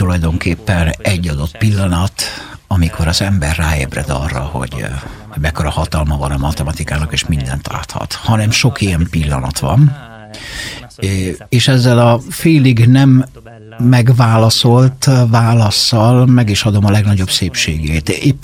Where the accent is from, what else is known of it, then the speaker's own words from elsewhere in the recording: Veneto, Italy; Én Észak-Olaszországból jövök, a családom észak-olaszországi Cadore vidékéről, tehát nálunk az alaplátványa hegyek voltak.